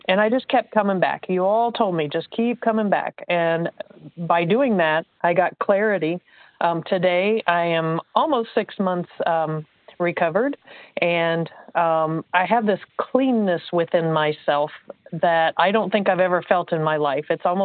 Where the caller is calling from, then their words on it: Indiana, United States; I'm calling from Indiana.